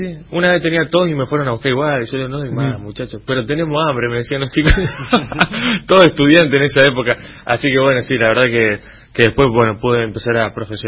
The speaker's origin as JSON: {"language": "Spanish", "town": "Caleta Olivia", "region": "Santa Cruz", "country": "Argentina", "tie": "born or raised there", "said": "Nací en Puerto Santa Cruz, sí, y me crié en Caleta Olivia."}